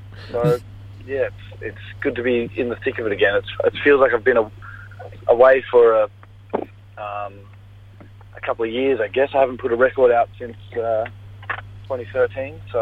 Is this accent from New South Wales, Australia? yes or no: yes; Sydney, New South Wales, Australia; opening for … at the Sydney Opera House in my hometown